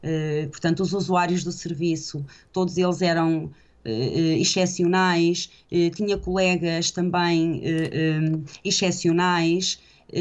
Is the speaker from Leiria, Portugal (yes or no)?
no; Gouveia, Guarda, Portugal; now in Bristol, United Kingdom; Eu pensava assim: então eu vim-me embora de Portugal e vim-me embora de Gouveia, e agora estou numa cidade onde toda a gente conhece toda a gente.